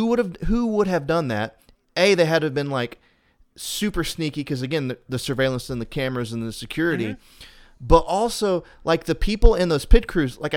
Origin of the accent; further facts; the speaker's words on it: Cedartown, Georgia, United States; especially in Georgia, like I grew up in Cedartown